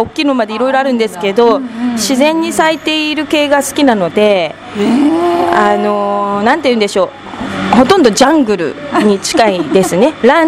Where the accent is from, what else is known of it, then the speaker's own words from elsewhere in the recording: Nerima, Tokyo, Japan; born there; あの、生まれは東京の練馬区なんです。